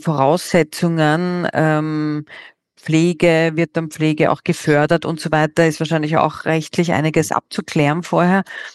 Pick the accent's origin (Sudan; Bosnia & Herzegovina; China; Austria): Austria; Jause ist ja bei uns in Österreich sowas, so eine Mahlzeit am Nachmittag meistens, sowohl süß als auch salzig.